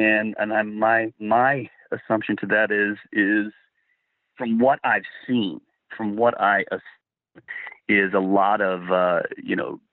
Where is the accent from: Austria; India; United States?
India; Well, one guy, I said, "Hey, you know, I'm from India,"